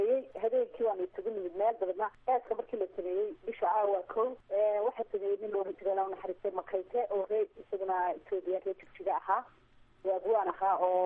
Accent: Jijiga, Somali Region, Ethiopia; anigu waxaan ku dhashay walaalo dalka ethoobiyaan ku dhashay gaar ahaan magaalada jibtiga agagaarkeeda ayaan ku dhashay

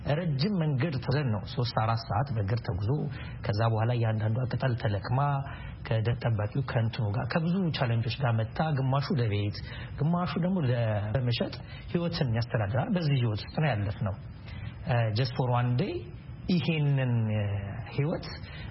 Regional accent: Addis Ababa, Ethiopia; born or raised there

